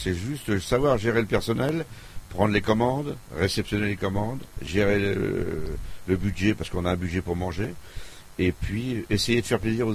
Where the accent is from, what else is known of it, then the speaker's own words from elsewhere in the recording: Chambray-lès-Tours, Centre-Val de Loire, France; born there; je suis né à Chambray-Tours. J'ai pratiquement toujours travaillé à Tours.